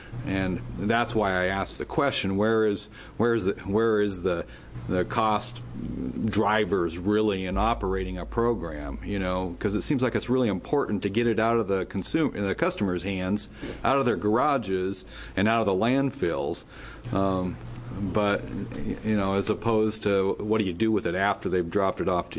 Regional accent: Oregon, United States; I'm from Lane County, and they have a program there that is open twice a week

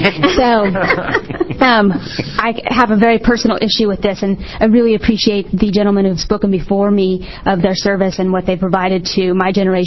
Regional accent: Texas, United States; It's all right. I come from Texas. I have family from Texas as well.

